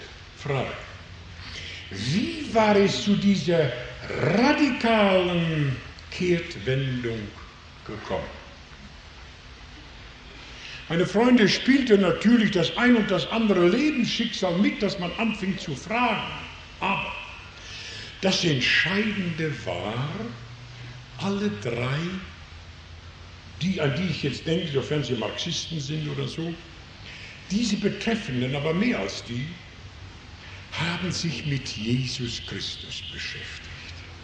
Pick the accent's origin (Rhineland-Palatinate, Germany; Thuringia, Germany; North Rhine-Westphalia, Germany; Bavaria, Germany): North Rhine-Westphalia, Germany; Halver; in meinem Heimatort Halfer bei Lüdenscheid